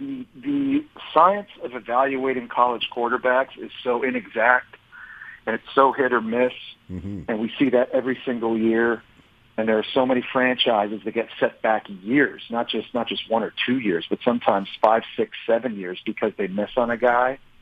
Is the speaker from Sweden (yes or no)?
no; Ottawa, Ontario, Canada; also born or lived in Toronto; Having been born in Toronto and growing up in Ottawa, I was a huge Jim Kelly fan as a kid.